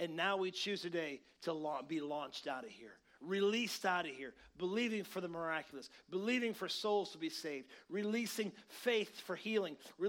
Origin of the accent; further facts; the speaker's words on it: Grand Rapids, Michigan, United States; she got a prominent Christian preacher from my hometown in Grand Rapids